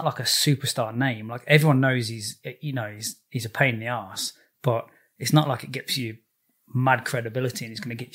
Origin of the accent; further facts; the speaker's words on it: United Kingdom; I'm British